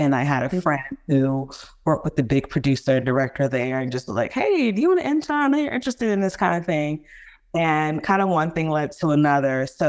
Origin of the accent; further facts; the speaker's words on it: Washington, District of Columbia, United States; now in Los Angeles, United States; I am a Nigerian American, born and raised in DC, and first generation American. I am a costume designer here in Los Angeles, California.